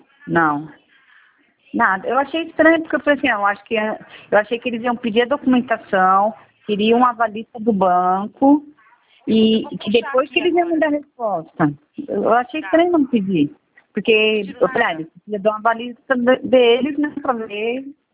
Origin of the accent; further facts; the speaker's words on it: São Paulo, Brazil; Sou de São Paulo. Morei um tempo na Baixada, ano passado estava pelo Nordeste, mas eu nasci em São Paulo.